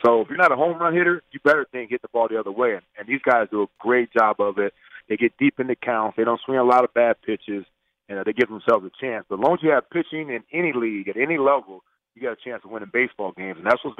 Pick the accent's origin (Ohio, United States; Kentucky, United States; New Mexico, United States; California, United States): Ohio, United States; I ended up, when I grew up in Ohio, and we played, I played against Pete Rose Jr. and Ken Griffey Jr.